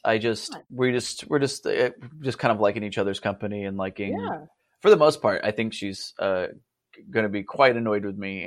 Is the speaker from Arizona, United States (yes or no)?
yes; Arizona, United States; I grew up in Arizona, so I already have like a good base of just a ton of nouns.